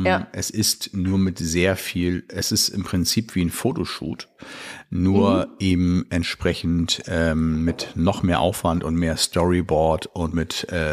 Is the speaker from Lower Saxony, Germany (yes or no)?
no; Hamburg, Germany; Ich komme aus dem Norden Deutschland. Ich bin Hamburger, wenn du so möchtest. Dann habe ich noch eine Portion Kalifornien in mir.